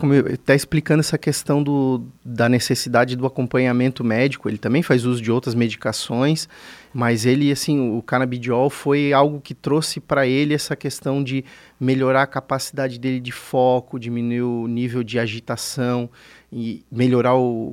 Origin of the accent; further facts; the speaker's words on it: Florianópolis, Santa Catarina, Brazil; Eu brinco que eu sou de Florianópolis, eu sou natural de Florianópolis.